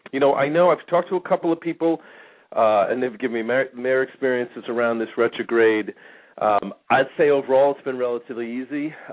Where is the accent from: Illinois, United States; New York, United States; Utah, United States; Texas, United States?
New York, United States; A lot of other nationalities, because I grew up in New York, Polish, Spanish.